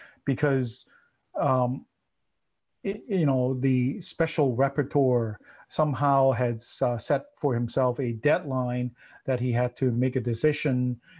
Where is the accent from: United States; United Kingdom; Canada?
Canada; And we, as Canadian, we learned this term called special rapporteur.